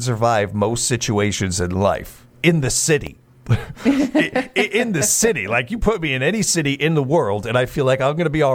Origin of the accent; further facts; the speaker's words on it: Chicago, Illinois, United States; It's at this time that I would like to remind the audience that I'm from South Chicago.